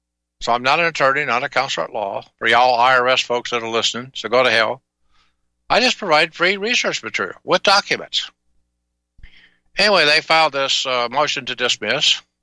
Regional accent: Kansas, United States; now in Alaska, United States; I grew up in Southeast Kansas in Tornado Alley, and you couldn't get me.

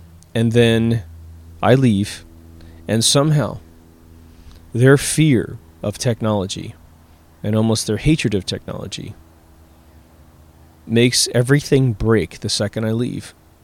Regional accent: Midwest, United States; You know, I grew up in the Midwest where we were surrounded by green.

